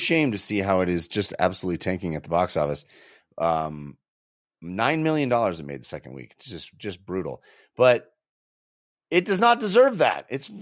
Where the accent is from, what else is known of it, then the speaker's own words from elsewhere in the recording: California, United States; I'm not one of them. I was a California boy. I didn't have ice skating much when I was growing up.